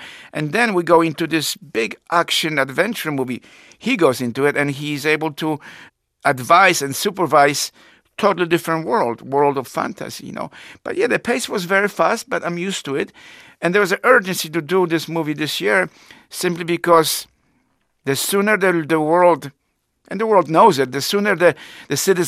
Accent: Poland; he was not aware that I was from Poland.

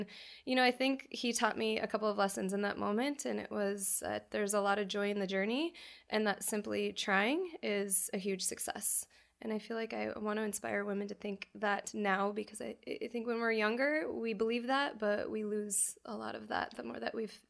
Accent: North Dakota, United States; It feels like home. I'm from North Dakota in a small family farm, so everybody is extremely welcoming, and it just feels right.

